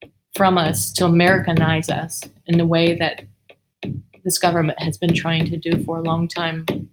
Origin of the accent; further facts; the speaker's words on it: United States; When I was young going to school, what I was taught was that we as Indian people were savages. That's what I grew up thinking about myself.